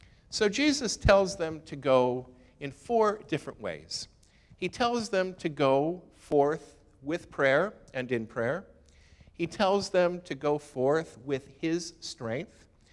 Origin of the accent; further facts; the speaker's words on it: Chicago, Illinois, United States; pages that I subscribe to is Memories of Growing Up in Chicagoland. That was my home, the northwest side, Jefferson Park.